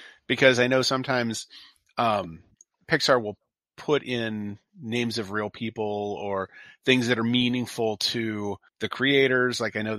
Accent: United States; because, you know, we're American.

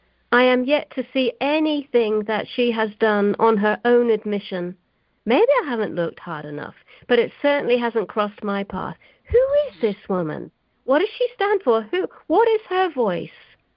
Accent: London, United Kingdom; growing up in London in the fashion business. So, you know, I was interacting with all sorts of weird and wonderful energies that make up the London art scene.

